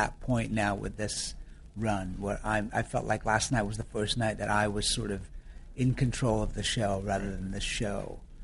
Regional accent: Yorkshire and the Humber, United Kingdom; accent: northern Yorkshire; also born or lived in Florida; now in United States; because the melding of the American and the northern Yorkshire accent, people were just like, are you from New York?

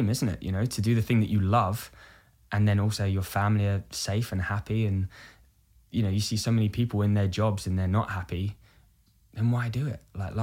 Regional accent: Brighton, South East England, United Kingdom; Brighton.

